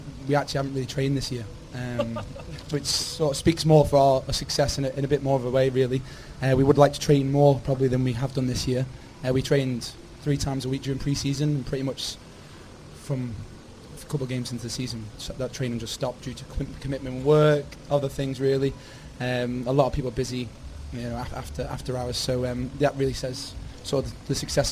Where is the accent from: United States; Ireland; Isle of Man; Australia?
Isle of Man; A mixture of different lads from the UK, North, South, myself and the Isle of Man.